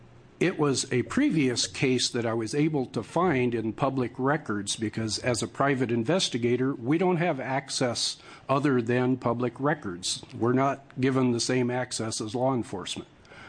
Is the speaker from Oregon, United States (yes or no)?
yes; Clatskanie, Oregon, United States; I'm from Klatskanai.